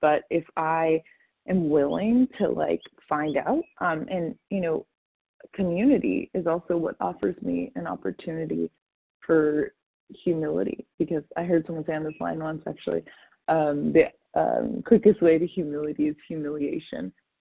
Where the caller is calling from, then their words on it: California, United States; I'm calling from California.